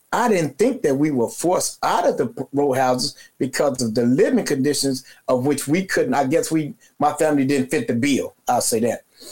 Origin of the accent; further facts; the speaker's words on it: Chicago, Illinois, United States; So I was born and raised in Cabrini. I grew up with Walter Barnett, the alderman. Him and my mother, they were partners, and we lived right down the street from each other.